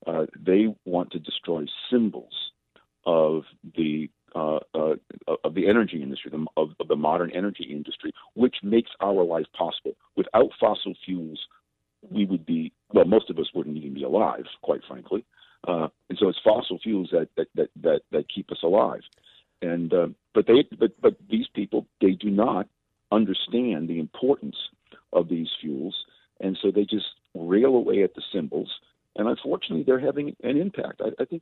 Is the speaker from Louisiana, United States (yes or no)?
yes; New Orleans, Louisiana, United States; You know, New Orleans is my hometown.